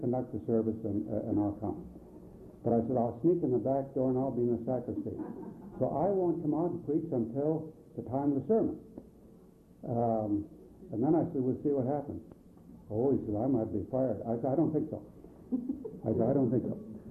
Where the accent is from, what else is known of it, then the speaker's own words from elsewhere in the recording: California, United States; And we're from the San Francisco Bay Area.